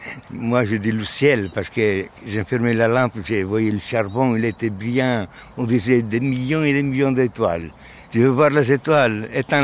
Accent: Sardinia, Italy; moved away; J'ai quitté la Sardaigne très jeune parce que j'avais faim. Parce qu'on n'avait rien. Je n'avais pas de travail. Je n'avais même pas de chaussures. On travaillait la terre, nous autres, comme des esclaves

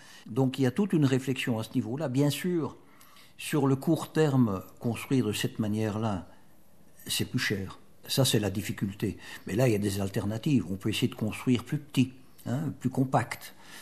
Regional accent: Wallonia, Belgium; Oui, c'est ma région natale.

